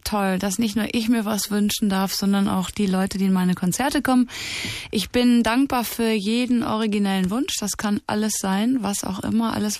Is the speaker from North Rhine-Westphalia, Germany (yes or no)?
yes; Breckerfeld, North Rhine-Westphalia, Germany; Ich gehe auch nächste Woche an den Ort meiner Kindheit zurück, nach Hagen-Breckerfeld, in das Haus, wo ich aufgewachsen bin.